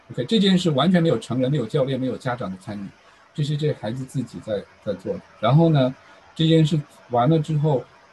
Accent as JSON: {"language": "Chinese", "country": "China", "said": "因为我们很多我们中国人认为是问题的，咱美国人认为根本不是问题啊。"}